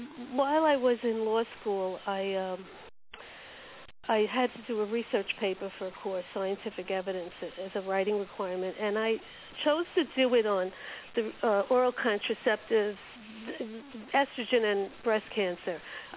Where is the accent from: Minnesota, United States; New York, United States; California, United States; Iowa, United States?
New York, United States; Mineola; from Mineola, Long Island.